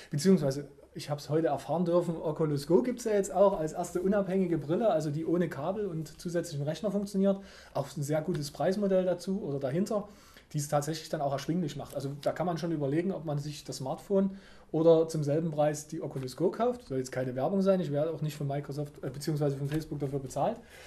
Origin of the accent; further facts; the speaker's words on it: Dresden, Saxony, Germany; born there; now in Leipzig, Germany; ich bin zwar gebürtiger Dresdner, aber als Leipziger ein Unternehmen gegründet